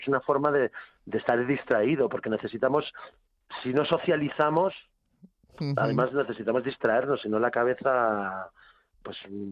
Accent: Bilbao, Basque Country, Spain; born there; also born or lived in Madrid; Nací en Bilbao, he vivido en Madrid, ahora me toca Extremadura

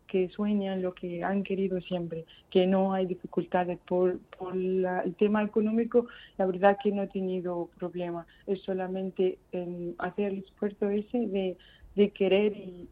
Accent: Iraq; Spanish is a second language; moved away as an adult; now in Spain; Sí, yo estaba estudiando en mi país farmacia, en Irak. Estaba en el segundo curso, pero por la situación he tenido que dejarlo y al llegar a España

